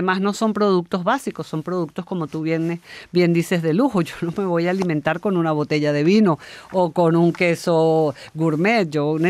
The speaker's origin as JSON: {"language": "Spanish", "country": "Venezuela", "said": "porque yo, como venezolana, me toca hacer cola"}